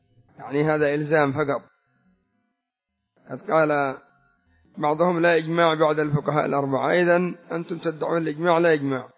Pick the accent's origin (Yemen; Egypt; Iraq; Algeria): Yemen; فمثلا عندنا في اليمن مع توافر الشيعة ومع كثرة الشيعة قد وجد من ينكر عليهم